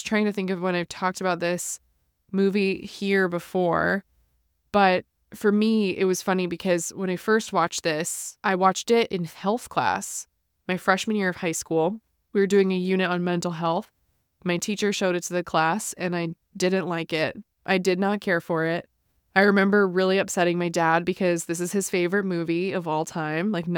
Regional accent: Midwest, United States; I grew up in the Midwest in a suburb.

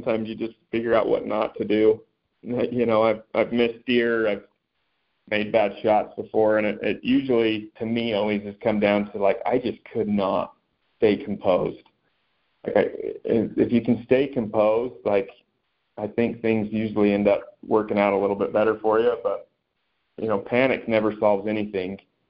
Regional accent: Utah, United States; Like, I grew up in Utah

